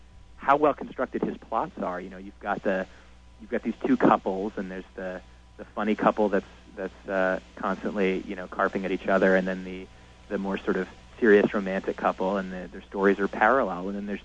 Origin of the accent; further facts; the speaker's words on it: Berkeley, California, United States; Yeah, I'm from Berkeley originally.